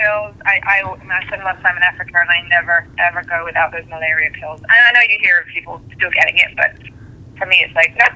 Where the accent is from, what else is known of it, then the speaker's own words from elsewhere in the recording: England, United Kingdom; also born or lived in Australia; now in United States; I was born and raised in England, and then I spent a lot of time backpacking around Australia, and then I came to America.